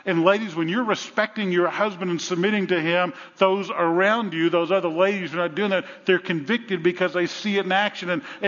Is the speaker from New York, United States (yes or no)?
no; New Orleans, Louisiana, United States; You know, I grew up in New Orleans. In New Orleans, there are roaches as long as my forearm.